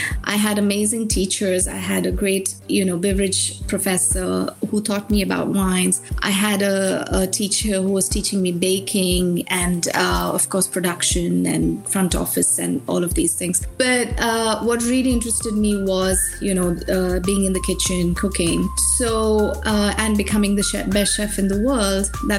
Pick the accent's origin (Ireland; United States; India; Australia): India; Bangalore, Karnataka; now in France; So I was born in Bangalore in India. It's a very cosmopolitan city. So I was born into a very modest family in Bangalore.